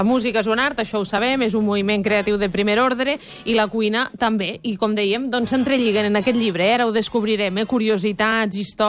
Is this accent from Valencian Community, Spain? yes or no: yes; Valencian Community, Spain; No, jo soc valenciana